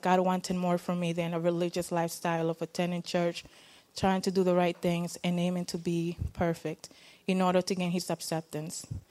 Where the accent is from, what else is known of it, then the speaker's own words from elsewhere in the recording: Honduras; As many of you know, I grew up in Honduras.